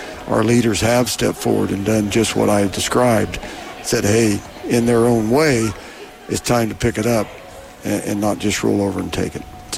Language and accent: English; Anderson, Indiana, United States; For me personally, I grew up in Anderson. I went to Madison Heights. I know it's called Anderson High School now, but that building's where I went to high school.